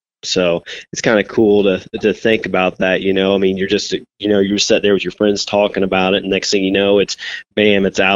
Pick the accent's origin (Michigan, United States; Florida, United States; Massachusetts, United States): Michigan, United States; Sumner; you're originally from Hudsonville and I'm from Sumner, which is like probably about 30 minutes apart from each other.